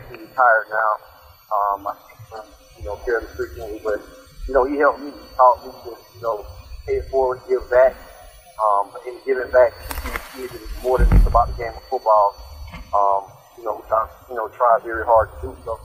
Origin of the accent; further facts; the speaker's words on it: Florida, United States; I'm originally from South Florida. Played high school football here at Beach High School down in South Florida.